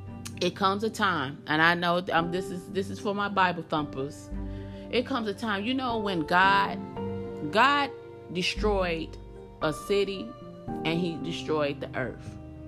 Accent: United States; This is my opinion. This is how I feel as an American, part of the human race.

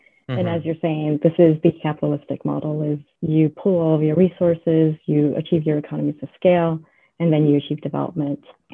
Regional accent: United States; now in United Kingdom; I felt guilty of just coming from a country that's so privileged and doesn't recognize its pri

